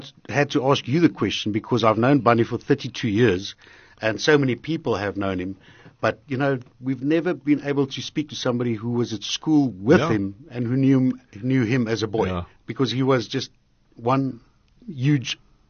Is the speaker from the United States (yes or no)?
no; Heidelberg, Gauteng, South Africa; English is a second language; also born or lived in Drakensberg; That's where I come from. That's where I grew up. Partly grew up in the Drakensberg, but most of the time, Heidelberg, that's my hometown.